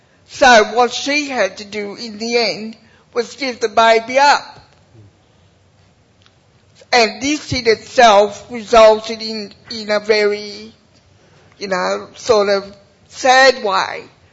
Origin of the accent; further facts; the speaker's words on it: Cobram, Victoria, Australia; I come all the way from Cobram.